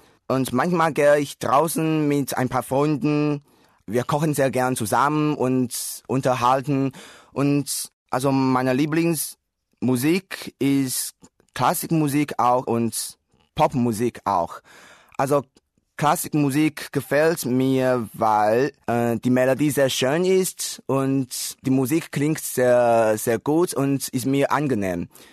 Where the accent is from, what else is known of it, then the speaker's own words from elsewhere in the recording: Taiwan; German is a second language; ich komme aus Taiwan. Ich wurde im Jahr 1988 geboren und ich lerne Deutsch, weil ich eine zweite Fremdsprache lernen wollte.